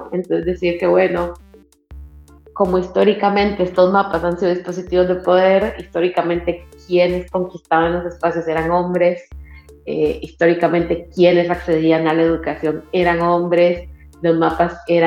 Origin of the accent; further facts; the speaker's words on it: Nicaragua; now in Paraguay; soy de Nicaragua, actualmente viviendo en Paraguay.